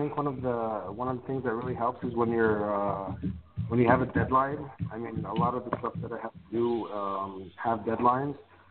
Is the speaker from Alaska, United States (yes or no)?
no; Connecticut, United States; I mean, I grew up in Connecticut, so, you know, you're always surrounded by all this horror and all these, you know, witchcraft and all these legends and myths and stuff like that.